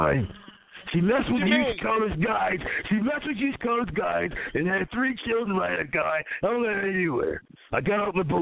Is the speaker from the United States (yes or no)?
yes; Alabama, United States; I'm not no damn tart, man. I'm from Alabama.